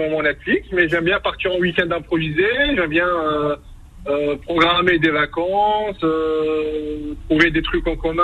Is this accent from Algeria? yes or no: yes; Algiers, Algiers Province, Algeria; Moi, je suis kabyle, j'ai grandi à Alger, donc on peut dire que je suis algérois kabyle, kabyle ou algérois